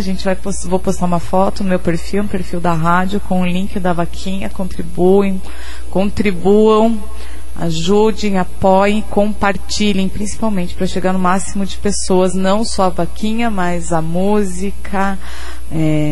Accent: Francisco Beltrão, Paraná, Brazil; eu sou de Francisco Beltrão, também não é tão pequeno nem nada.

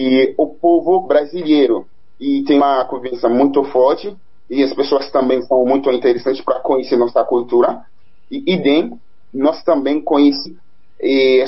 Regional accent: Haiti; Portuguese is a second language; now in Brazil; Nós, como haitianos, vamos ser encontrados com pessoas de outros países

